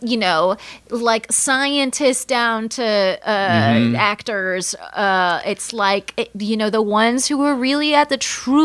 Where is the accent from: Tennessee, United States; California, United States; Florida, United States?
California, United States; Palm Springs; I grew up in Palm Springs, California.